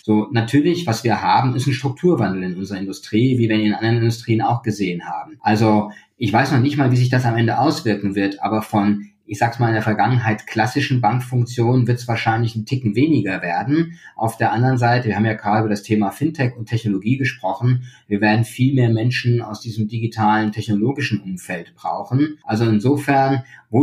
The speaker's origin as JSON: {"language": "German", "town": "Frankfurt", "region": "Hesse", "country": "Germany", "said": "Ich bin Frankfurter"}